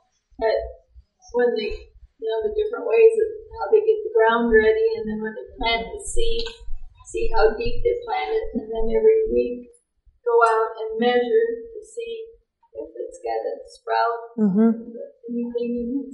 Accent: Iowa, United States; Well, I'm actually from Iowa. So we are farmers who grow corn and soybeans.

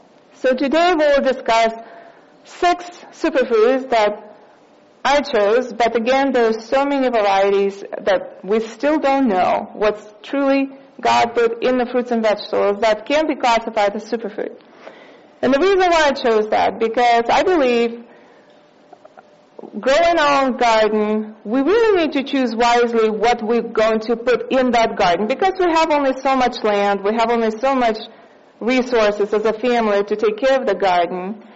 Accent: Russia; English is a second language; I'm from Russia, and we enjoyed raspberries and strawberries pest-free because nothing survives over there

